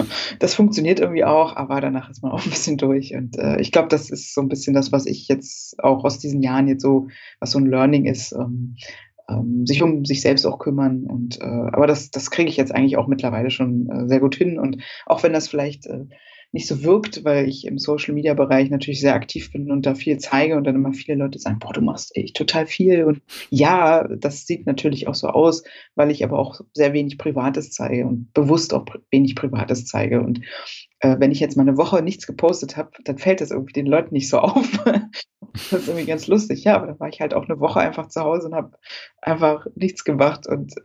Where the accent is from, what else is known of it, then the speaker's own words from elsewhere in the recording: East Germany, Germany; born there; Ich bin ja noch in der DDR geboren und hab's ja aber ja nicht so richtig mitbekommen, aber bin eben sehr ostsozialisiert über meine Familie.